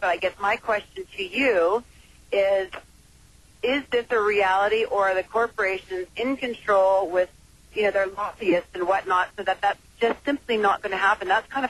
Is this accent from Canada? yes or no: yes; Canada; I mean, I'm a Canadian, and just listening to the news in this country